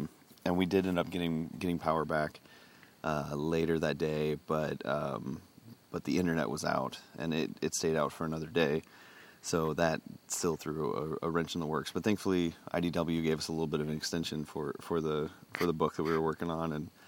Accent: Kansas, United States; I'm from Kansas, and I've never experienced a hurricane ever or anything like that.

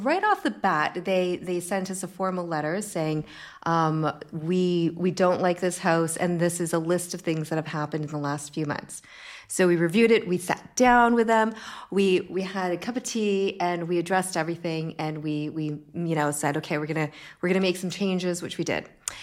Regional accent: Canada; I'm here from Canada

